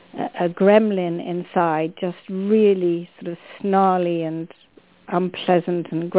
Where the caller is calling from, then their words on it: Totnes, South West England, United Kingdom; I'm calling from Totnes in England.